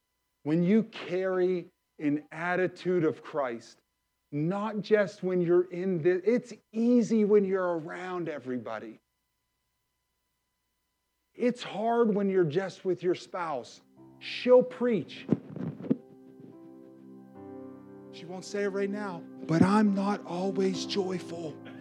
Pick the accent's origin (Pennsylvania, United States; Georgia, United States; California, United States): Pennsylvania, United States; McKeesport; I wanted a certain instrumental to be played right now because I am from McKeesport.